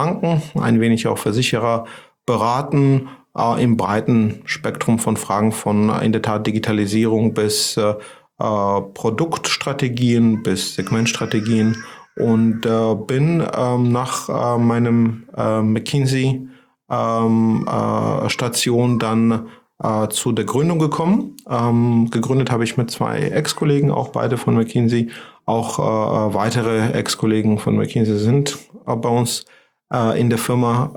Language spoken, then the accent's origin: German; Georgia; German is a second language; moved away as an adult; now in Germany; Also ich komme aus Georgien, das kann man unschwer an meinem Nachnamen erkennen. Zumindest die Eingeweihten würden das tun. Bin dort aufgewachsen, habe auch dort studiert und bin zur Promotion nach Deutschland